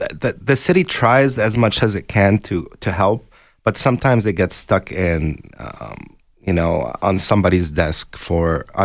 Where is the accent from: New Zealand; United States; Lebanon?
Lebanon; See, I did not grow up here. I grew up in Lebanon, and for us, food was always available 24/7.